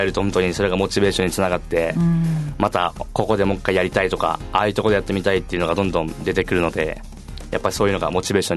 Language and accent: Japanese; Tomigusuku, Okinawa, Japan; 自分生まれも育ちも豊見城市なんですけど